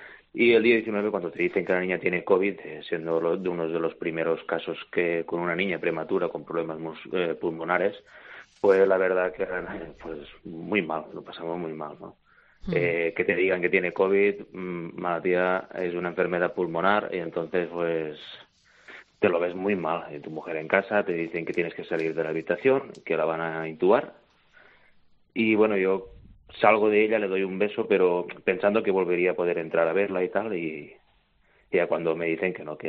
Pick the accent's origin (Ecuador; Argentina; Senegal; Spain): Spain; Catalonia; Y yo estaba sin vehículo en Tarragona, vivimos a unos 90 kilómetros de Tarragona, somos de Alcosta del Delta del Ebro